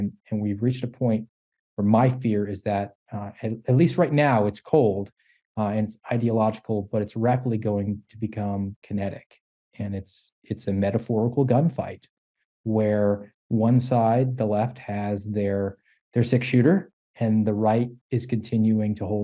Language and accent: English; Florida, United States; I would say, well, I'm a Floridian, as opposed to saying I'm an American.